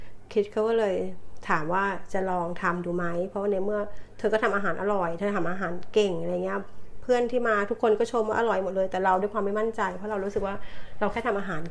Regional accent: Bangkok, Thailand; now in Australia; เป็นคนกรุงเทพค่ะ

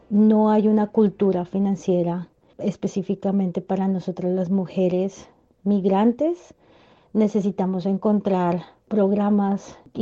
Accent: Colombia; soy de Colombia.

